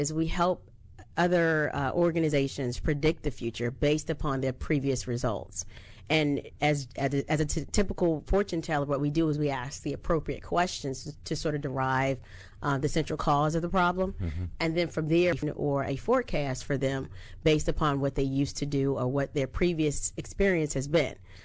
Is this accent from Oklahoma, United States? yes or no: no; Washington, District of Columbia, United States; Originally from Washington, D.C., born and raised native Washingtonian, but my family's from South Carolina, both parents.